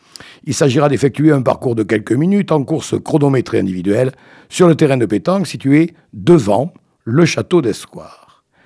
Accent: Nouvelle-Aquitaine, France; comme nous sommes du Périgord et que je suis un peu chauvin

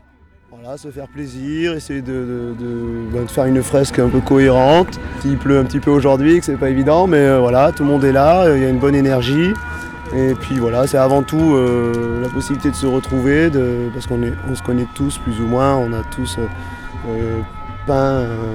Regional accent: La Rochelle, Nouvelle-Aquitaine, France; Du coup, moi, je viens de La Rochelle

